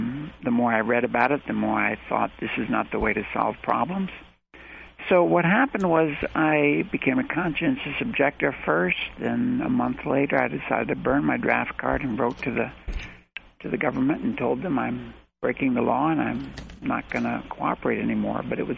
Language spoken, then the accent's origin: English; United States; born there; Sure. I was born in the United States.